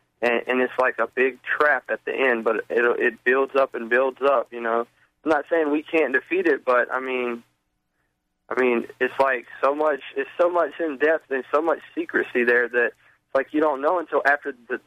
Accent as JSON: {"language": "English", "region": "Alabama", "country": "United States", "said": "Yeah, and you know, actually, I'm from Alabama"}